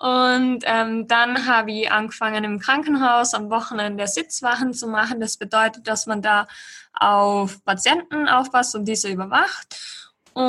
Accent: Austria; Also bei uns in Österreich ist es ja so

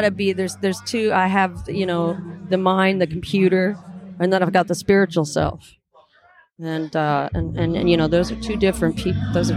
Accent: Washington, United States; also born or lived in Los Angeles; I mean, I was born there, okay. but we moved when I was four. So I grew up in Washington. Like, I identify with being growing up in the woods.

